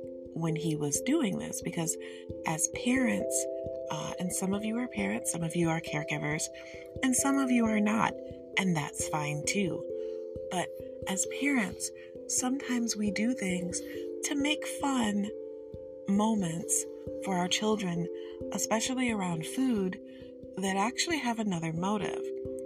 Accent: Detroit, Michigan, United States; But of course, I am from Detroit, and because I'm from Detroit, I love banana pudding.

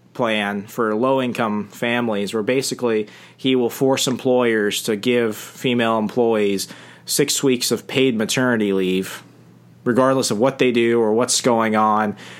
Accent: Sierra Vista, Arizona, United States; Perfect. That's my hometown.

